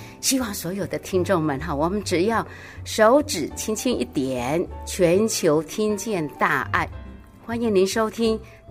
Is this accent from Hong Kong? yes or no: no; Taoyuan, Taiwan; 大家好，我是桃园的